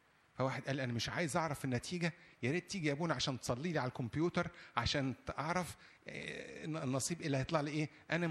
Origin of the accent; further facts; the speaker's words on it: Egypt; الاحداث اللي حصلت في عندنا في مصر هنا